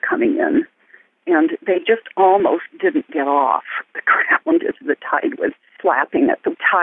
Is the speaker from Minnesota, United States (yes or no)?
no; Anchorage, Alaska, United States; moved away as an adult; now in Oregon, United States; For some years, I've been just toying with the idea of growing up in Anchorage as Anchorage was growing up.